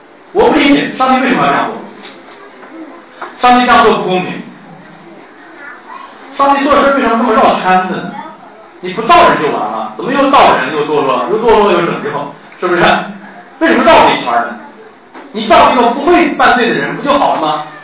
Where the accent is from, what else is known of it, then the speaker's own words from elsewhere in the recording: China; 我毕竟我们都是中国人